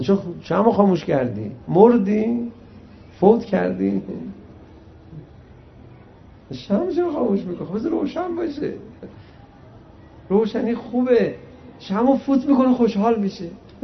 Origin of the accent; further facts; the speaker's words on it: Iran; ما ایرانی هستیم دیگه، احترام بزرگتران رو مثلا حفظ میکنیم.